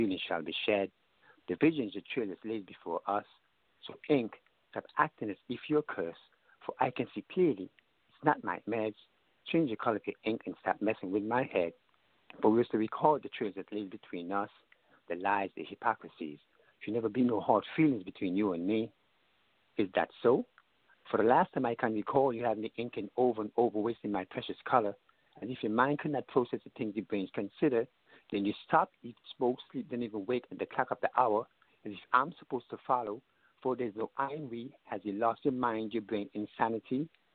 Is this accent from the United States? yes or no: no; Antigua & Barbuda; moved away; I'm from a little small island in the Caribbean called Antigua West Indies.